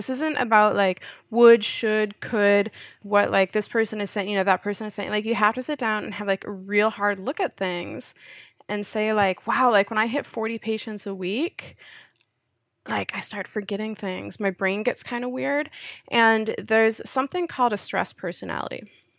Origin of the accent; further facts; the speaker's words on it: Minnesota, United States; I'm from Minnesota, like I'm a Midwest girl, and you know, we have casserole.